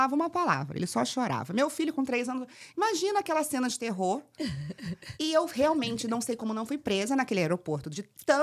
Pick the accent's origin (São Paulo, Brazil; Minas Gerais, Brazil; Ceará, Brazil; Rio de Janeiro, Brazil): Rio de Janeiro, Brazil; Eu saí do Rio para morar em Espírito Santo com meu marido. E a gente ficou lá até o meu marido falar, não quero mais, quero voltar pro Rio.